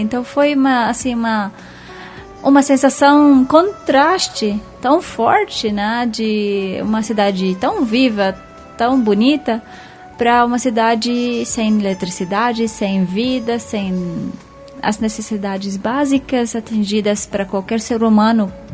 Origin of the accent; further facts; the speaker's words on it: Aleppo, Aleppo Governorate, Syria; Portuguese is a second language; moved away; Eu sou da Síria, eu sou de Alepo, em específico, uma cidade que virou famosa por causa da guerra, por causa da destruição.